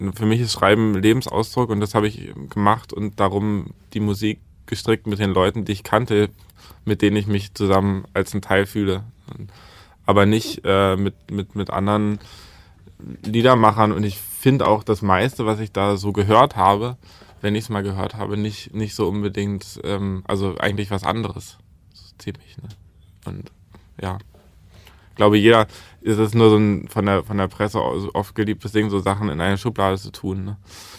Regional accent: Berlin, Germany; Ich bin in Berlin geboren und habe da jetzt mein ganzes Leben gelebt

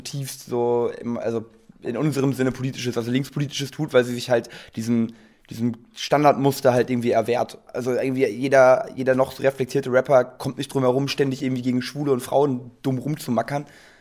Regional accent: Dortmund, North Rhine-Westphalia, Germany; wir sind alle in Dortmund aufgewachsen, haben hier viel Zeit verbracht

